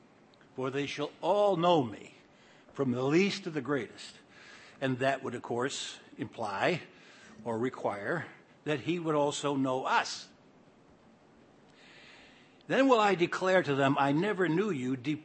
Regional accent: Cleveland, Ohio, United States; On August 2nd, 1980, we were headed for Ohio. Since I was from Cleveland, they asked me to speak in Cleveland.

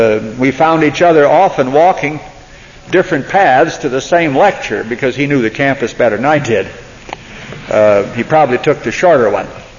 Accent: California, United States; born there; There was also a lake in the county in which I was born in Northern California.

